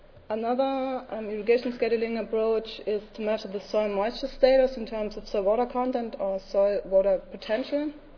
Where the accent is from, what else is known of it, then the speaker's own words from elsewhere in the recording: Germany; from Germany, as already mentioned.